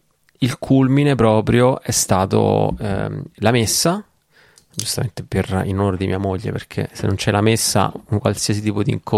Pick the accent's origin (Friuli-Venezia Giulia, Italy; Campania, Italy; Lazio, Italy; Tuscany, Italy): Lazio, Italy; Rome; io sono di Roma, no?